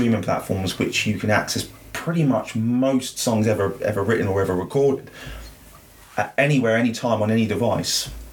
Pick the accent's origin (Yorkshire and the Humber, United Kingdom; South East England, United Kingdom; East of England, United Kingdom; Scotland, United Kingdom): South East England, United Kingdom; Leigh Park; and I grew up in Lee Park